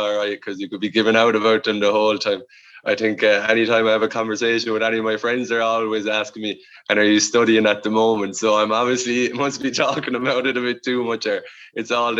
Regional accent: Ahan, Ireland; I was always the forward anyway.

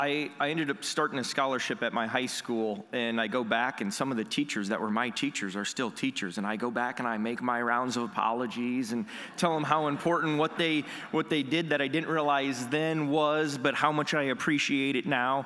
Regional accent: Cedar Rapids, Iowa, United States; You know, I grew up in Cedar Rapids, Iowa, a city about 120,000 folks in eastern Iowa.

